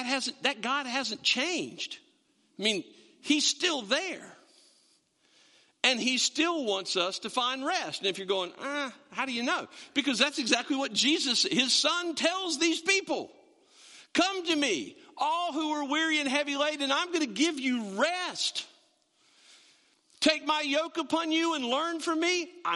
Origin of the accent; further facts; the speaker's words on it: Creswell, North Carolina, United States; When I was growing up in Crestwell